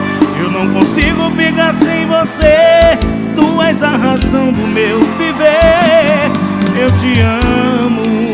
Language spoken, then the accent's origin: Portuguese; Buriti Bravo, Maranhão, Brazil; Um abração pra galera lá da minha terra, Buriti Bravo, Maranhão.